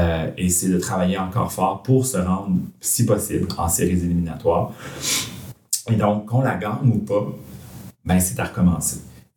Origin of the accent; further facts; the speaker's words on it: Quebec City, Quebec, Canada; Et moi aussi, je suis quelqu'un de Québec.